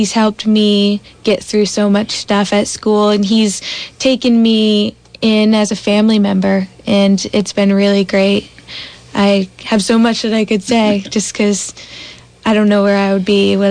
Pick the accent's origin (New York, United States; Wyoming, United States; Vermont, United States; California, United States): Vermont, United States; I grew up in many places around Vermont. I've went to 14 schools, so I've moved around to many different towns here in Vermont.